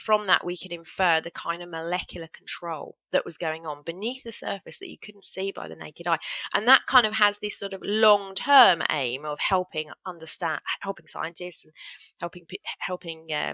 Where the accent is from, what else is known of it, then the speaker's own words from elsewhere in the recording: United Kingdom; But we stuck it out because we're British, and we stuck it out.